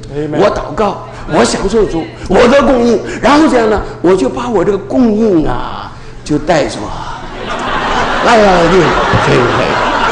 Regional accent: Shaanxi, China; 我在陕西长大，要买甜水，我们这个井里打出来都是苦水

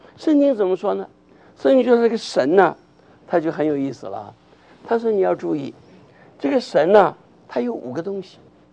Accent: China; moved away as an adult; 我们中国人呢，离乡背井啊，到一个另外一个国家，虽然也会讲英文，但常常我们讲的英文美国人不懂，美国人讲的英文我们不懂。

